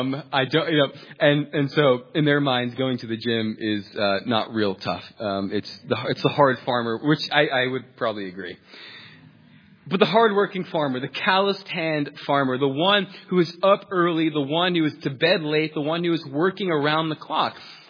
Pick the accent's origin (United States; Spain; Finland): United States; New York; I'm from New York, as most of you know.